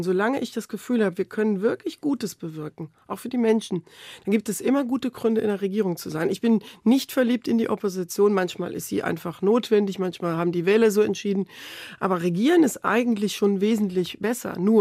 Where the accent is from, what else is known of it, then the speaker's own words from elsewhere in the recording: Rhineland-Palatinate, Germany; in Rheinland-Pfalz, wo ich herkomme